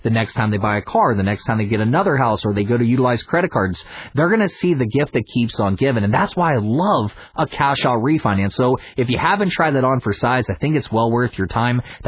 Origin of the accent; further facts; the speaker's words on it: Pittsburgh, Pennsylvania, United States; I came from the Pittsburgh, Pennsylvania area.